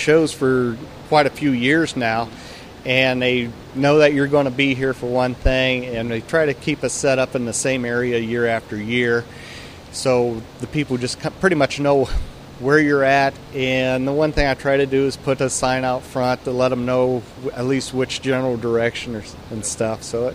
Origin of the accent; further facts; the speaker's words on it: Ohio, United States; now in Texas, United States; I'm originally from Ohio. I moved down to North Texas 10 years ago